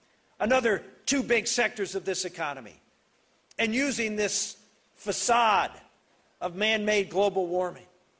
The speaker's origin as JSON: {"language": "English", "region": "Pennsylvania", "country": "United States", "said": "Now, I come from Pennsylvania. We're doing a little bit of that in Pennsylvania, thank God."}